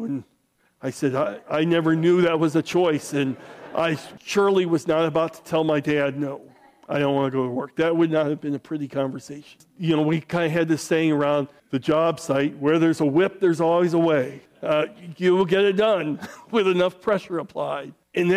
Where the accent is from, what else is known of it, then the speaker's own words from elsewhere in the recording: United States; I grew up here in America.